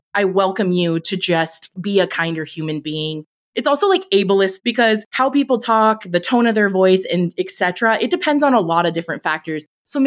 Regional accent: California, United States; she has a regional accent, which I'm from California.

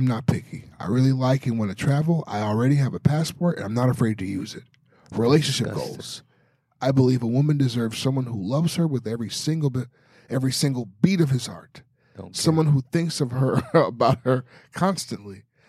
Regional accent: Miami, Florida, United States; My favorite team is anything from Miami. I'm from Miami, so I like the Miami Hurricanes.

